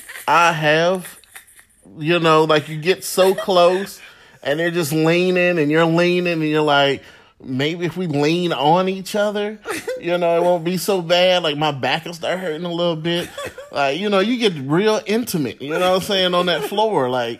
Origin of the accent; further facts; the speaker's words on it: Richmond, Virginia, United States; I actually went to Jumah in my hometown, Richmond, Virginia, and went to the masjid